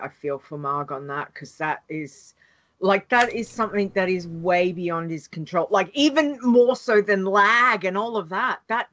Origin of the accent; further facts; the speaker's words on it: Australia; one of the good things about being an Aussie who plays on US servers